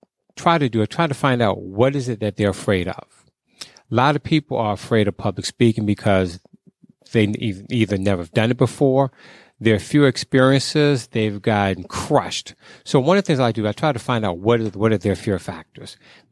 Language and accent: English; Maryland, United States; also born or lived in Virginia; So I grew up in Maryland, went to school in Maryland, did all my college in Maryland and Virginia.